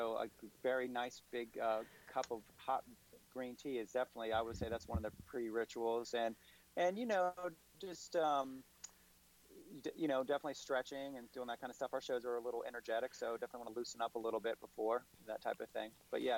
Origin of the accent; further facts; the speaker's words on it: Cincinnati, Ohio, United States; The next day, we're in my hometown. June 6th in Cincinnati at a place called Top Cats